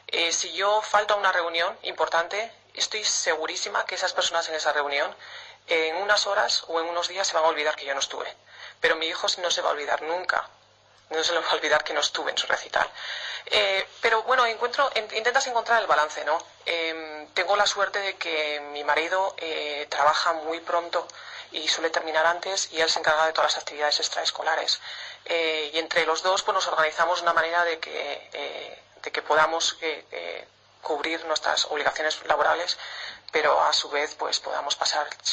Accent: Spain; accent: Spanish; Spanish is a second language; Yo creo que todo el mundo ya está acostumbrado a mi acento español, hablando en inglés, y ya creo que nadie protesta.

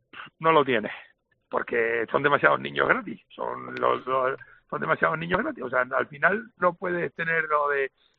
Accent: Canary Islands, Spain; nosotros como canarios tenemos un 75

